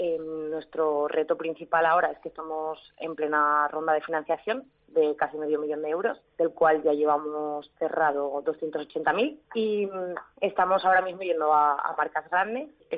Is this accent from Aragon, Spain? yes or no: yes; Zaragoza, Aragon, Spain; now in Valencia, Spain; pues me vuelvo a Zaragoza, si yo soy de Zaragoza